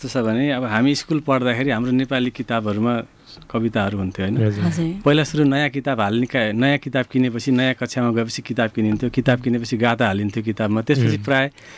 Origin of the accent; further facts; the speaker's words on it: Lumbini Province, Nepal; कमल भाइले भनिसक्नु भयो। म नेपालको पश्चिम क्षेत्र लुम्बिनी अञ्चलको बुटोल नजिकैको एउटा गाउँमा हुर्केँ, पढेँ, स्कुल गएँ।